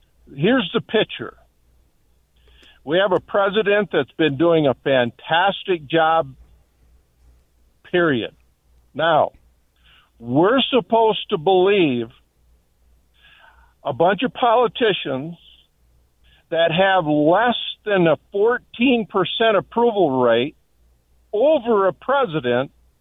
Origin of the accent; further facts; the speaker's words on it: Michigan, United States; Now, I'm from Michigan originally, and I was there when his dad was the governor of Michigan, 2-term.